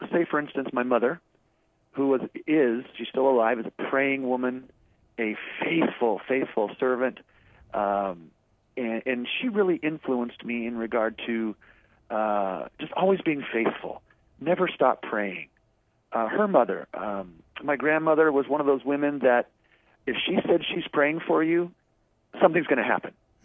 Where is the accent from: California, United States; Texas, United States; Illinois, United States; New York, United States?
California, United States; Oakland; I grew up in the Bay Area. I was born in 61. My parents lived in Oakland, so I was born in Oakland, California. And we stayed in the Bay Area for pretty much all our life